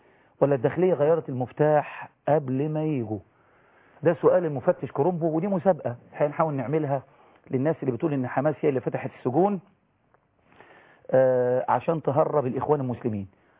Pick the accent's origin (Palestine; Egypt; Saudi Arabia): Egypt; احنا عندنا في مصر بقى اتقال على ناس اتسجنت سياسيا لانها كانت تعارض النظام